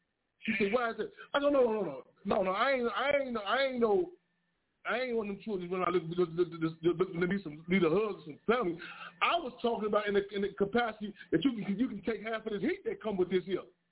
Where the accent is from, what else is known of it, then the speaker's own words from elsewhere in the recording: Chicago, Illinois, United States; That's why I grew up in Inglewood, Chicago, South of Chicago.